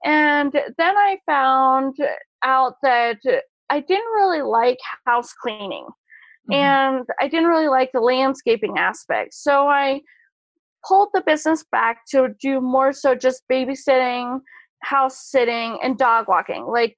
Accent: Colorado Springs, Colorado, United States; And so I grew up in Colorado Springs.

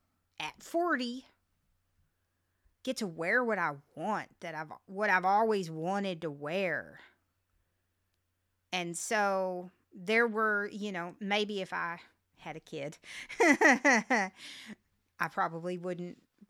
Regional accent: Vernon, Texas, United States; I grew up in Vernon.

